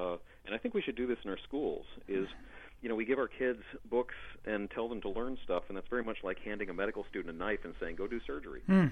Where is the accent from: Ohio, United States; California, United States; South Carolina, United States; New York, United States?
Ohio, United States; Cleveland; NFL, dude, I grew up in Cleveland.